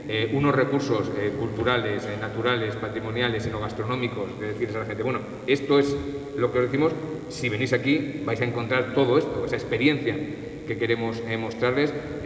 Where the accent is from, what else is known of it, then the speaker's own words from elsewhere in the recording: Valdepeñas, Castilla-La Mancha, Spain; yo que soy de Valdepeñas